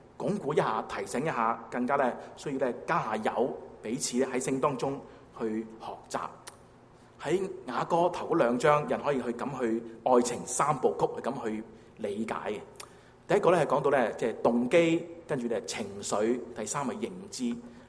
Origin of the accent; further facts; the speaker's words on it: China; 当然我中国人更加明白狐狸精嘛，是吧？